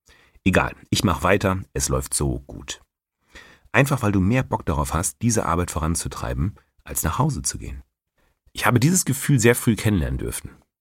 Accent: North Rhine-Westphalia, Germany; In meiner Heimat, im Münsterland, schon mal gar nicht.

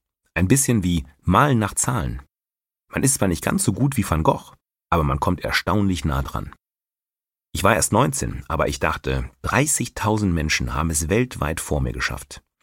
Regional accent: North Rhine-Westphalia, Germany; In meiner Heimat, im Münsterland, schon mal gar nicht.

